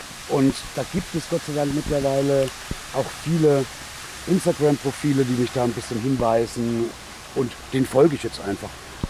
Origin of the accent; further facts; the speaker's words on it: Ketsch, Baden-Württemberg, Germany; Nee, ich komme aus der Nähe von Mannheim, Heidelberg, genau dazwischen. Das kleine Dorf nennt man Ketsch.